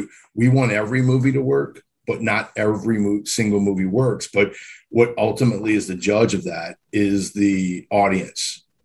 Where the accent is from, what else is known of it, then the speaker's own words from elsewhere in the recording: New Orleans, Louisiana, United States; And I grew up in New Orleans, so I grew up in a melting pot kind of city.